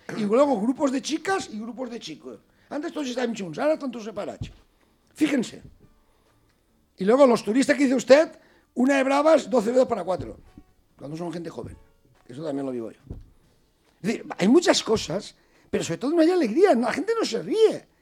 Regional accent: Chiclayo, Lambayeque, Peru; Yo vengo de mi pueblo de Chiclayo

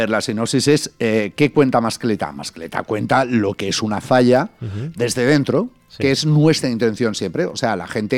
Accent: Alzira, Valencian Community, Spain; yo soy de Alcira.

